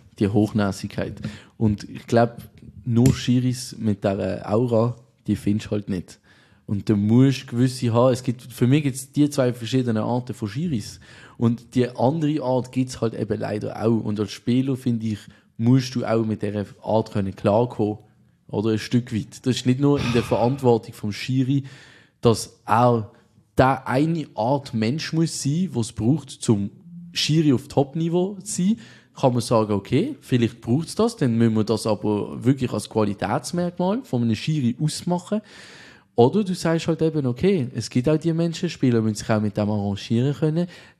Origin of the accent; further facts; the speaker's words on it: Switzerland; Als Schweizer